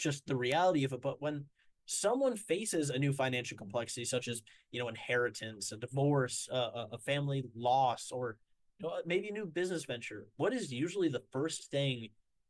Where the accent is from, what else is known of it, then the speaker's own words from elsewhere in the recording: Battle Creek, Michigan, United States; I'm actually from Battle Creek, Michigan.